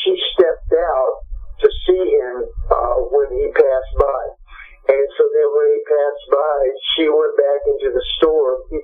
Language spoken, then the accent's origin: English; Dallas, Texas, United States; So no matter where you went, you know, when you said, well, I'm from Dallas, it was like, oh.